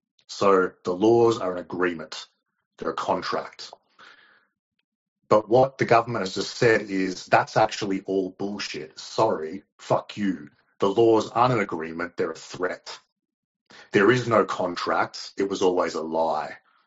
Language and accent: English; Australia; when we grew up in Australia, we were taught by the schools, by our parents